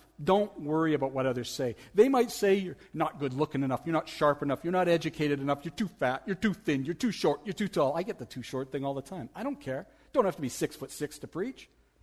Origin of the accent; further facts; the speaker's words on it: Canada; We're Canadian.